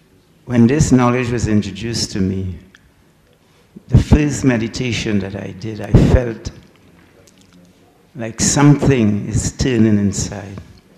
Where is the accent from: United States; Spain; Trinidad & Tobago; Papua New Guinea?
Trinidad & Tobago; now in Guyana; I'm from Trinidad, Caribbean, West Indies. Brian Lara, for those who listen to cricket. I'm in Guyana just over 40 years.